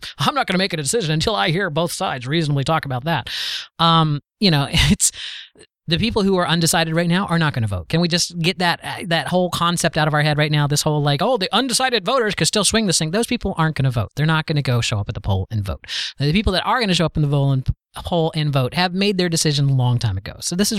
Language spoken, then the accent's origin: English; Plant City, Florida, United States; Plant City, I was born and raised in Plant City